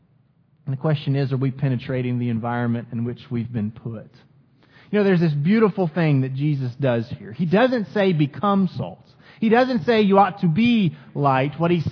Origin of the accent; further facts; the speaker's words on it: Quito, Pichincha, Ecuador; I remember growing up in Quito, Ecuador. I remember the power would go out all the time there on the streets of Quito.